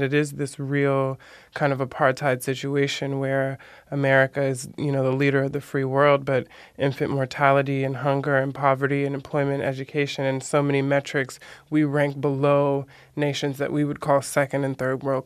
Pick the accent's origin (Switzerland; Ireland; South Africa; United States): United States; Los Angeles, California; I'm 26 years old, and I grew up in South Central LA, not Silver Lake, not Echo Park as it now looks.